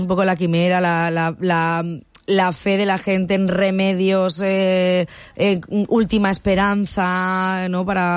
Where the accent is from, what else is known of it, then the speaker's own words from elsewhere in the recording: Valencian Community, Spain; los que somos de aquí de la Terreta, porque hay localizaciones cercanas